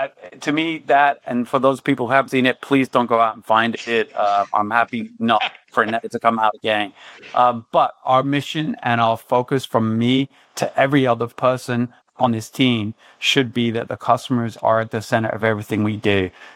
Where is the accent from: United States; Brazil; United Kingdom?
United Kingdom; London; apart from my hometown of London in England.